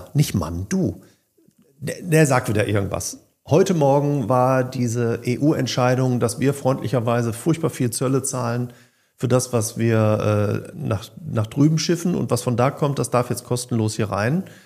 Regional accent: North Rhine-Westphalia, Germany; accent: Ruhr; Wir kommen halt aus dem Pott, von daher darfst du auch mal Dat und Wat sagen.

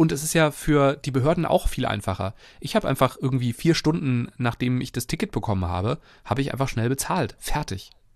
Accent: Germany

